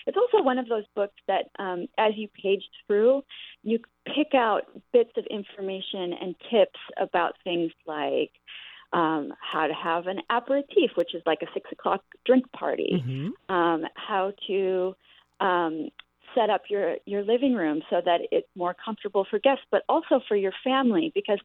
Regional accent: Wisconsin, United States; So I grew up in the Midwest in Wisconsin, and one day when I was 16, I wandered into a French antique shop on the main street

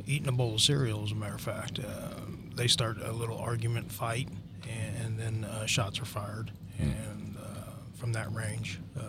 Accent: St. Louis, Missouri, United States; moved away; No, I'm from St. Louis. That's where I claim to have grown up. I came here in 1982.

